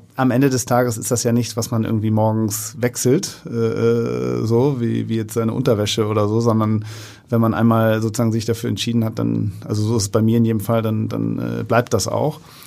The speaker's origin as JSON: {"language": "German", "region": "Hamburg", "country": "Germany", "tie": "born or raised there", "said": "Ich bin in Winterhude groß geworden, lebe auch heute noch in der Nähe in Alsterdorf."}